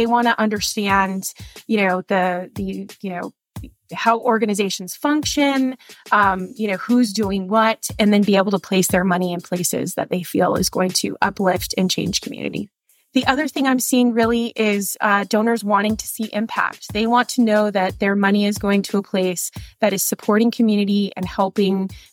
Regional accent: Las Vegas, Nevada, United States; You know, so Las Vegas, and I, you know, again, I don't mean to speak ill of my hometown, because I love Vegas, you know, battleborn.

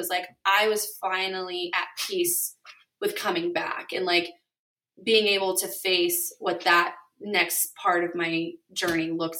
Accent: United States; now in United Kingdom; Like, I'm an American coming over and living in the UK.

